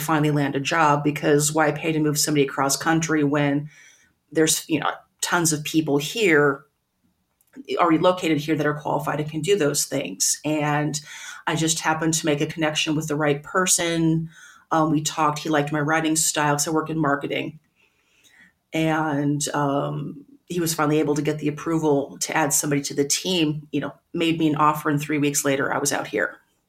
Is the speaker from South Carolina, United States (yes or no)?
no; Arizona, United States; born there; no, I was born in Arizona. Don't hold that against me. It's not my fault.